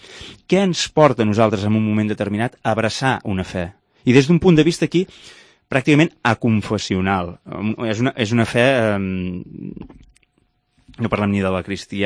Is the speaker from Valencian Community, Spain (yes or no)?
no; Reus, Catalonia, Spain; com a reusenc, m'encantaria poder-ho compartir amb tots els reusencs